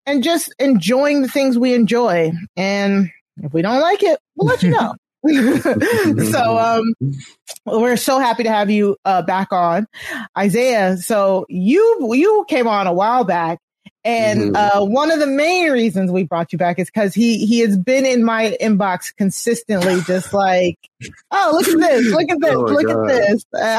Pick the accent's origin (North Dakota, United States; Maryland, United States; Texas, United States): Maryland, United States; I'm from Maryland and I didn't know half that stuff.